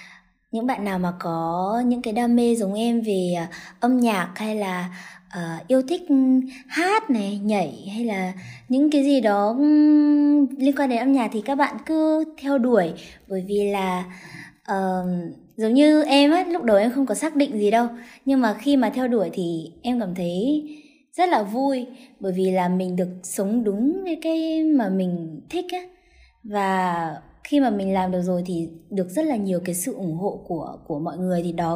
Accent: Hanoi, Vietnam; năm nay thì em 15 tuổi và em đến từ Hà Nội ạ.

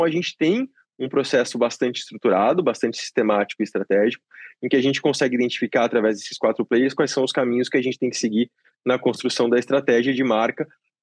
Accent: Joinville, Santa Catarina, Brazil; now in São Paulo, Brazil; Eu moro há 2 anos em São Paulo, mas sou natural de Joinville.

